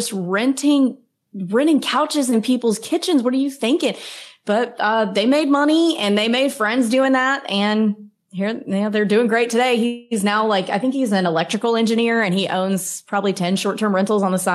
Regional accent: Mississippi, United States; So I grew up in Mississippi.

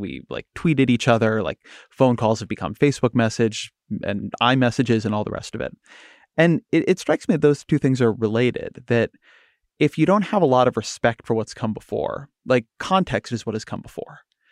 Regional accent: California, United States; I'm from California, and so I've thought about this a lot.

